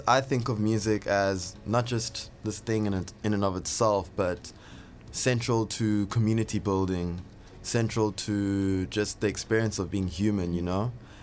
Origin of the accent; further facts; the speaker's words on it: Port Elizabeth, Eastern Cape, South Africa; now in Cape Town, South Africa; I'm from Port Elizabeth, or Qeberha now. Originally, what brought me to Cape Town was music. I came here to study music, and I studied music.